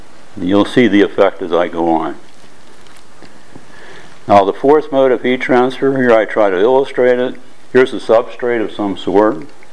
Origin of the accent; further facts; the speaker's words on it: United States; now in Hong Kong; I'm an American living in Hong Kong